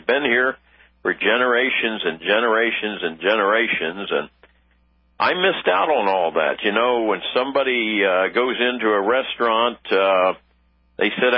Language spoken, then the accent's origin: English; Washington, District of Columbia, United States; born there; when I was born in Washington, D.C., I was born 2 months before